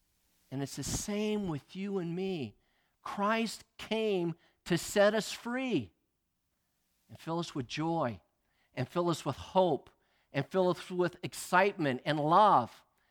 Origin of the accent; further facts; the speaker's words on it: United States; not only as an American, but as a human being, that God created humanity to be free.